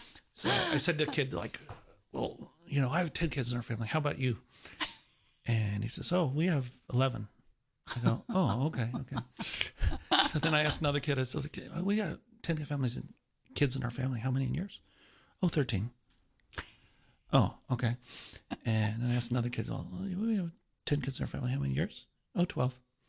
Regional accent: Artesia, California, United States; I actually grew up in the Los Angeles area, a little town called Artesia. Or Cerritos, there's Artesia Cerritos.

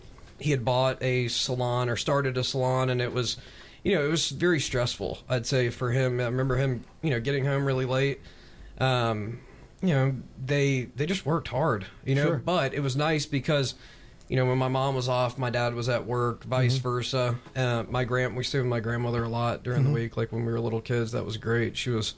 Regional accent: Alpharetta, Georgia, United States; also born or lived in Norcross; I was born in I was born in Norcross. We moved to Alpharetta in 1989, so I was 3 years old. Mm-hmm. So I call, Alpharetta home. My parents still live in the same house.

